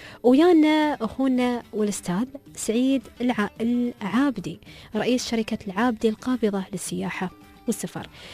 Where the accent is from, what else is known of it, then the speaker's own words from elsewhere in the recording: United Arab Emirates; عندنا في الإمارات